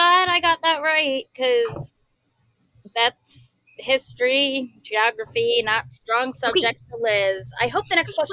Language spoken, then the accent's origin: English; Maryland, United States; I grew up in Howard County.